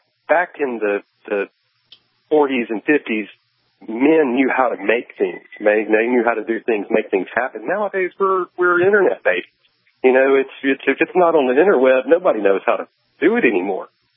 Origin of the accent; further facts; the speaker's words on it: the South, United States; I hate to tell you, and I'm coming from the South here, you're not going to survive.